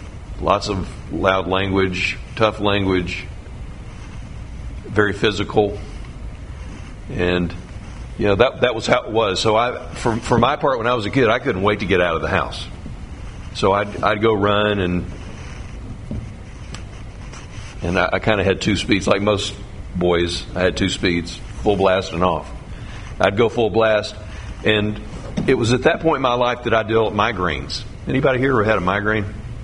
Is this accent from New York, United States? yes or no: no; Texas, United States; I'm from Texas.